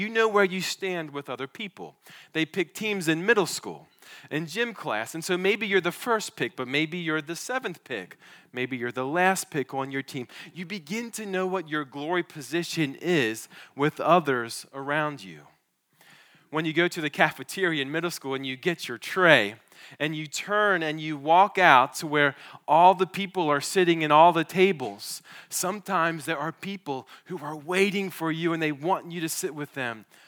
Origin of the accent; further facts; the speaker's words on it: Maryland, United States; I grew up in Maryland, and I went to Westminster High School. Westminster is about 20 miles south of Gettysburg, Pennsylvania